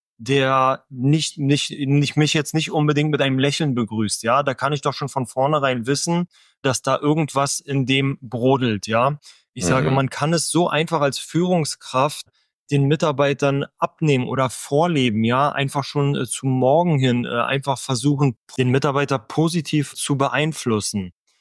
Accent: Germany; Ja, und wir als Deutsche neigen halt wirklich dazu, viel zu jammern.

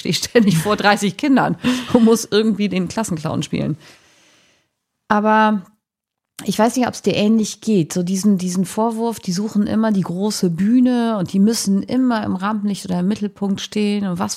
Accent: Twistringen, Lower Saxony, Germany; Aber ich bin auf dem Dorf aufgewachsen, ne? Also Twisting ist wirklich Dorf. Und ich habe ja eben gesagt, Papa hatte eine Tankstelle

